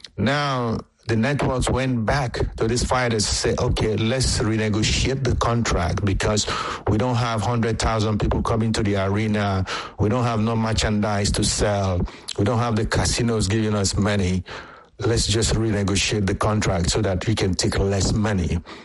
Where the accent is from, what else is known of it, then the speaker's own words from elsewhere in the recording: Nigeria; I'm a Nigerian. In Nigeria, we have something called shakara.